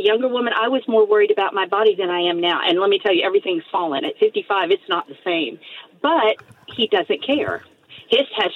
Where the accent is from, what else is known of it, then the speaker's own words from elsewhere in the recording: Texas, United States; I mean, we're from Texas, and he is 100% man